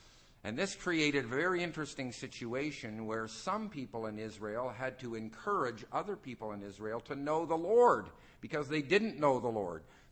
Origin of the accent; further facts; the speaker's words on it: Canada; so here I am a Canadian trying to help you understand your early American history.